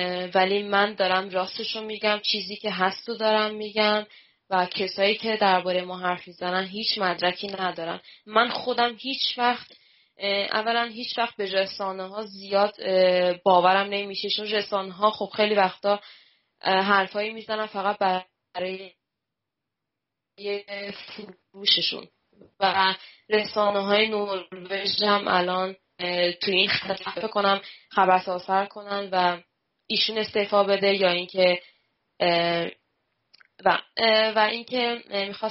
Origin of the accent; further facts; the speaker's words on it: Iran; now in London, United Kingdom; ما واقعا از زمانی که از ایران اومدیم خیلی دوره سختی رو گذروندیم.